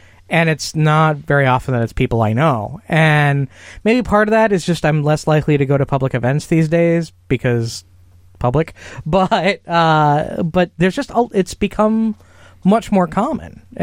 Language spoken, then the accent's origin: English; Illinois, United States; maybe that's just because I'm from Illinois and I'm sort of used to hearing that sort of thing.